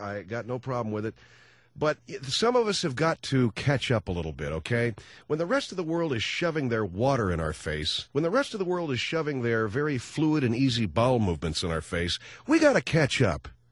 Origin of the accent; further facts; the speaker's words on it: California, United States; I grew up on California.